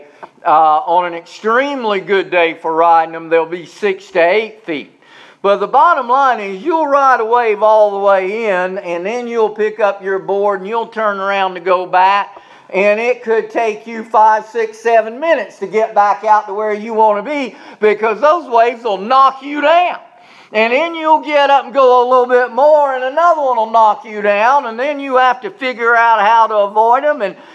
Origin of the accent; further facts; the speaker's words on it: Charleston, South Carolina, United States; I was raised on the Atlantic coast in Charleston.